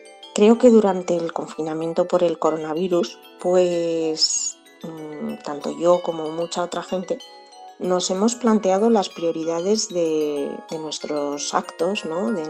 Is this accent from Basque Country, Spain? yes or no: no; Aragon, Spain; now in Medrano, Spain; Aunque soy maña y he vivido muchos años en Zaragoza, siempre me he considerado de Medrano y hace ya 11 años que vivo aquí.